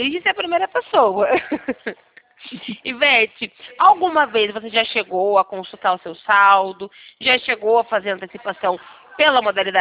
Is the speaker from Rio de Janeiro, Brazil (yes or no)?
no; Santa Bárbara d'Oeste, São Paulo, Brazil; Eu sou aqui de Santa Bárbara do Oeste, interior de São Paulo.